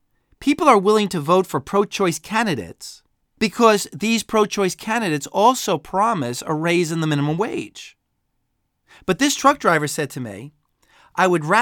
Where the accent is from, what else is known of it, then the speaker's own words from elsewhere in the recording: New Jersey, United States; I was raised in Bergen County. My parents were Republicans. It wasn't because we were rich country club Republicans. It was because my parents were Christian social conservatives.